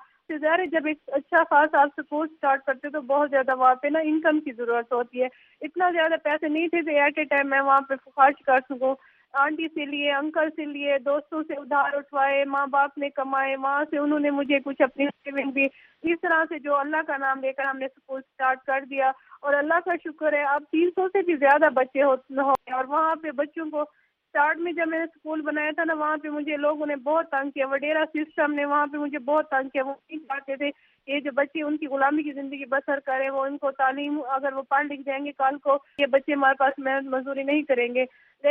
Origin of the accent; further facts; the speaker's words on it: Pakistan; اور میں قصبہ خیبر صدات سے بلونگ کرتی ہوں جس کی تحصیل علی پور ہے, ضلع مظفر گڑھ ہے.